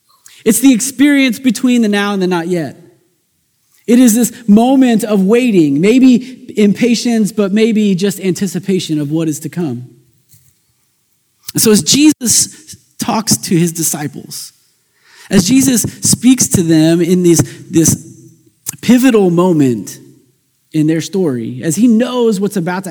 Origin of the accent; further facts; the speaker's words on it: Kansas City, Missouri, United States; That's where I'm born and raised, and my wife is born and raised on the Kansas side. I'm on the Missouri side